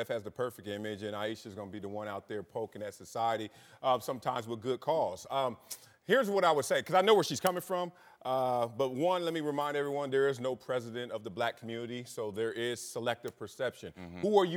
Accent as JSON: {"language": "English", "town": "Compton", "region": "California", "country": "United States", "said": "I said, I'm from Compton. I identify with the same thing, too."}